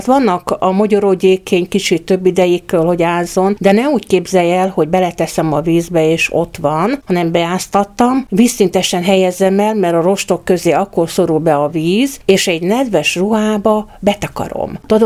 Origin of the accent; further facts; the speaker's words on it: Tápé, Csongrád-Csanád, Hungary; Adódott az, hogy olyan helyen születtem, ahol hagyománya volt a gyékénynek. Úgy van, Tápé a világ közepe.